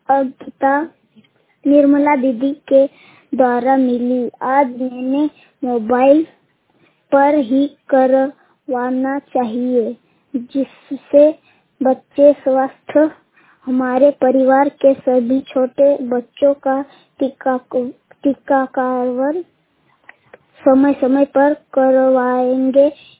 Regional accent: Anjrada, Madhya Pradesh, India; मैं बड़वानी जिला के ग्राम पंचायत अंजराड़ा का निवासी हूँ।

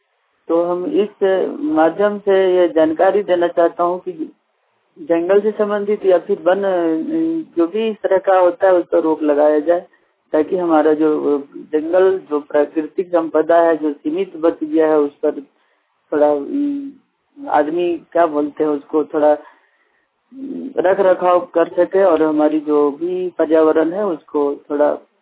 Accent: Padma, Jharkhand, India; पद्मा प्रखंड के हजारीबाग जिला अंतर्गत पद्मा प्रखंड का रहने वाला हूँ।

